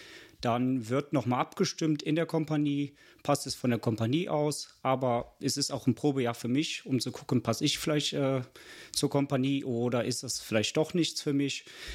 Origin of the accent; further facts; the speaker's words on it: Krefeld, North Rhine-Westphalia, Germany; also born or lived in Tönisvorst; Ja, ich komme gebürtig nicht aus Lang, sondern aus Tönisforst. Bin dann in Krefeld aufgewachsen